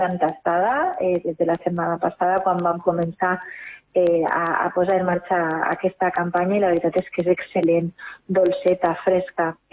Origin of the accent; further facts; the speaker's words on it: Santa Magdalena de Pulpis, Valencian Community, Spain; now in Benicarló, Spain; encara que estiguem a Benicarló, el meu poble també està en Santa Magdalena